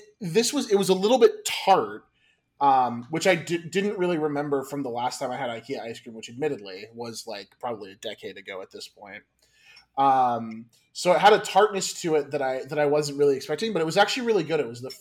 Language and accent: English; Midwest, United States; I'm from the Midwest, Chad.